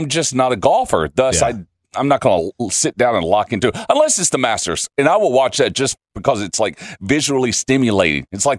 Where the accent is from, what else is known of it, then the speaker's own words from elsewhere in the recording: Fairfield, Texas, United States; Mahaia was just a stone's throw away from my hometown of Fairfield.